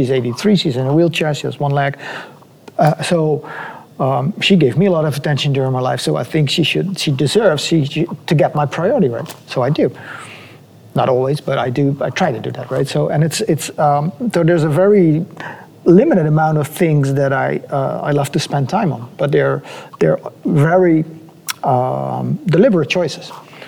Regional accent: Netherlands; English is a second language; And then we said, well, we come specifically from the Netherlands to go to this show.

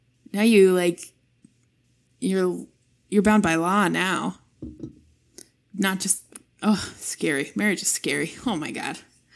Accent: Utah, United States; I mean, well, I'm from Utah

